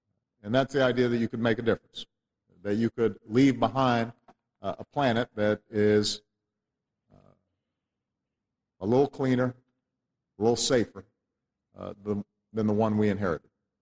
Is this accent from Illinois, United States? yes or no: yes; Chicago, Illinois, United States; In my hometown, the Chicago River, you probably could not find anything alive in there four decades ago.